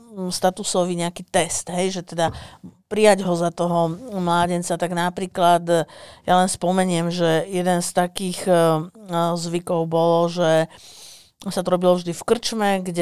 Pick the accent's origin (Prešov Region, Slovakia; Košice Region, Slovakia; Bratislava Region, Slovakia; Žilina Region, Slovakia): Bratislava Region, Slovakia; Bratislava; napríklad ja som z Ružinova